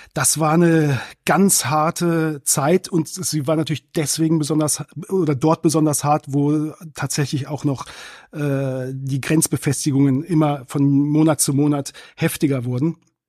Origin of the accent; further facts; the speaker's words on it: Braunschweig, Lower Saxony, Germany; Ich bin tatsächlich im Zonenrandgebiet aufgewachsen. Ich hatte ja vorhin gesagt, gebürtiger Braunschweiger, aber vor allem die Familie meines Vaters lebte in Walkenried im Harz, exakt 1 Kilometer von den Grenzbefestigungen entfernt.